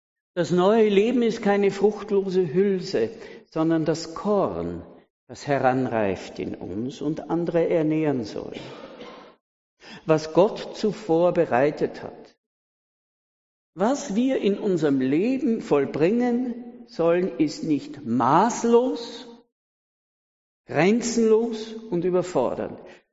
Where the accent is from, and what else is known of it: Austria